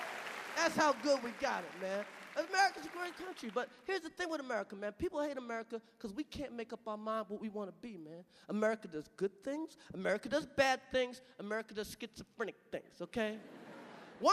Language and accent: English; Brooklyn, New York, United States; I ain't scared of Al-Qaeda. I'm from Brooklyn.